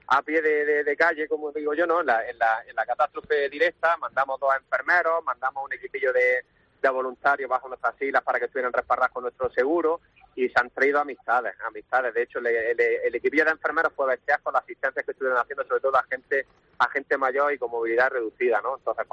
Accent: Motril, Andalusia, Spain; unos artistas de Motril, de mi pueblo donde yo vivo, de mi ciudad natal donde yo vivo

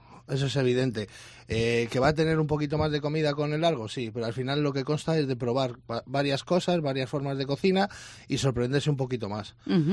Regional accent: Segovia, Castile and León, Spain; le metemos unos chicharrones dulces de Segovia, de mi tierra

